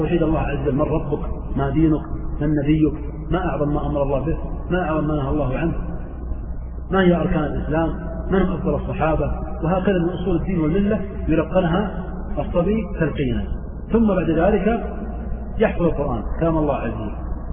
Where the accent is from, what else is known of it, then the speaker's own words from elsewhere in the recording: Saudi Arabia; عندنا في الحجاز او في نجد او في الجزيره العربيه